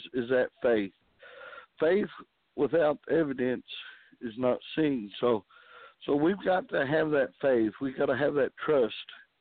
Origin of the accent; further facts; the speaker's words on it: Stilwell, Oklahoma, United States; from Stillwell, Oklahoma. At the moment, I'm calling from Tulsa, Oklahoma.